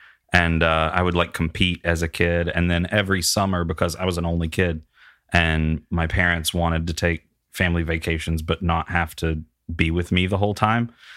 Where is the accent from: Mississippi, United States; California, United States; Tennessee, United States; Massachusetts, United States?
Tennessee, United States; Chattanooga; I grew up in Chattanooga, Tennessee.